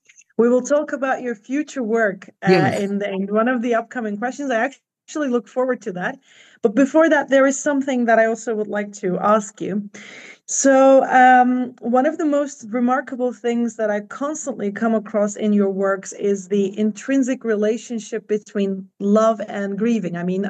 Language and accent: English; Cyprus; And well, for me also, growing up in Cyprus, I always heard stories about the war and division